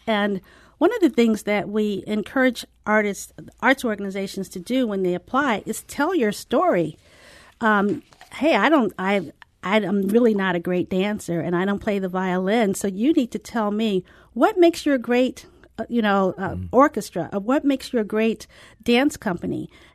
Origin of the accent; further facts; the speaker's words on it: St. Louis, Missouri, United States; moved away as an adult; also born or lived in San Diego; I'm from St. Louis and left right after college and lived in San Diego for 35 years and then came back in 2015 and took over.